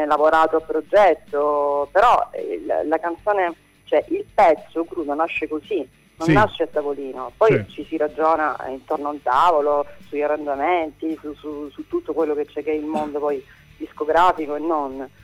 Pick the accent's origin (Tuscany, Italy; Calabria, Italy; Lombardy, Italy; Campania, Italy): Calabria, Italy; Reggio Calabria; Sì, io sono di Reggio Calabria.